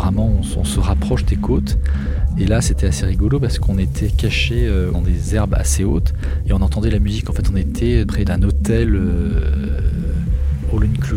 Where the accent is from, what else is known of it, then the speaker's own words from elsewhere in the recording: France; il voit qu'on est français